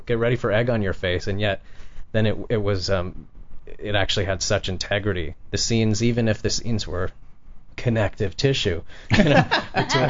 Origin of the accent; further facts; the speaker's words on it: Sacramento, California, United States; born there; now in Los Angeles, United States; I'm actually of California because I was born in Sacramento. But that brought me back to Los Angeles and for good.